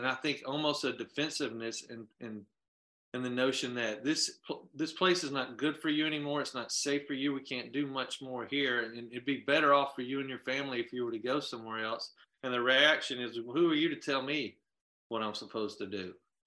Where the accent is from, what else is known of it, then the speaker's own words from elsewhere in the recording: Mississippi, United States; or where are you from? I just say Mississippi because it's hard for me to really like name a particular town or place